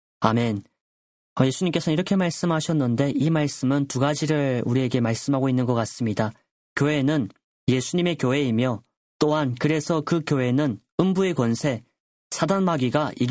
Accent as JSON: {"language": "Korean", "country": "North Korea", "tie": "born or raised there", "moved": "yes", "lives_now": "South Korea", "said": "제가 나고 자란 북조선을 나와서 이렇게 지금은 남조선에 와서 신학 공부를 하게 하시고"}